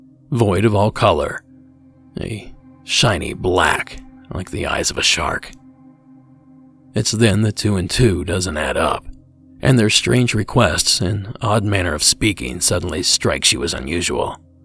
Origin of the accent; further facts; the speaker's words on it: Ohio, United States; let's quickly kick it over to my home state of Ohio.